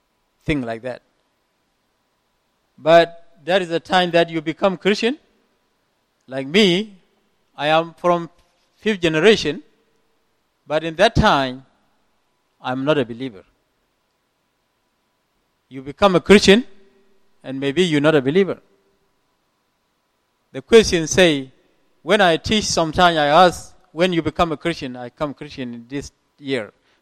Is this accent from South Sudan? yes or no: yes; South Sudan; English is a second language; moved away as an adult; now in United States; I am from Sudan, South Sudan. I came to America in 1998.